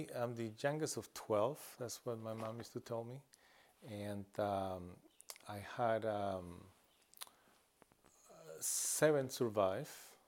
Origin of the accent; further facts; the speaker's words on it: Costa Rica; English is a second language; moved away as an adult; now in United States; I grew up in Costa Rica until I was 19, and I came to this country December 25th, 1983, exactly. I landed in the city of Philadelphia.